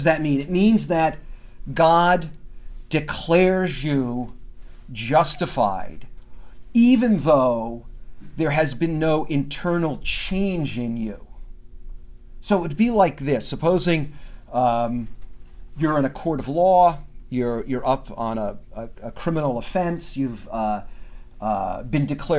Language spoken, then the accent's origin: English; Las Vegas, Nevada, United States; I know this because I grew up in Las Vegas. So we had Halloween off every year.